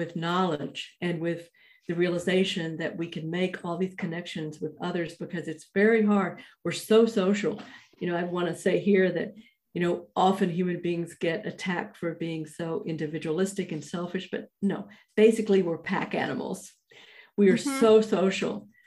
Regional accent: Fort Worth, Texas, United States; And I grew up in Cowtown, by the way, you know, Fort Worth, Texas.

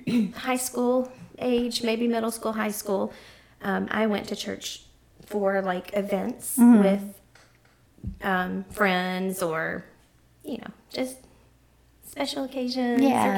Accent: Decatur, Alabama, United States; born there; Okay, well, I was born in Decatur, Alabama, and I have one sister.

